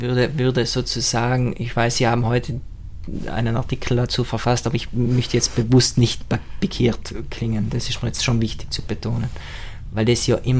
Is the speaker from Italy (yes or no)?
yes; Kastelbell, South Tyrol, Italy; bei mir oben in Kastelwell